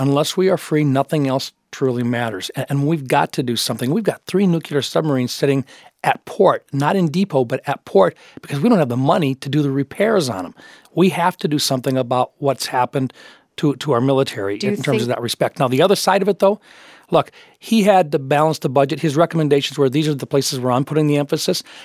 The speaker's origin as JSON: {"language": "English", "region": "South Dakota", "country": "United States", "said": "In fact, in my home state of South Dakota, they're already projecting increases of an additional 40%."}